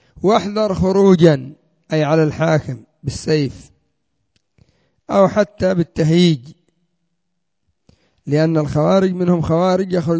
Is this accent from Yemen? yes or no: yes; Yemen; وعندنا في اليمن الزنداني وزعتر ومن في بابهم